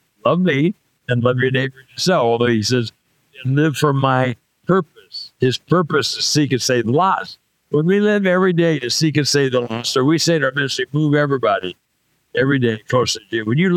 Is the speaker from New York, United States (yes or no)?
no; California, United States; born there